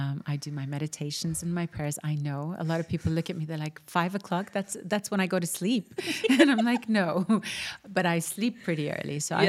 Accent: Dubai, United Arab Emirates; And born and raised in Dubai. Dubai is home.

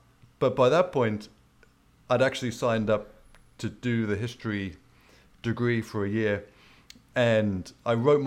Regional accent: United Kingdom; now in Florida, United States; I am a British guy who left many years ago because of the lack of sunshine, and I now live in Florida

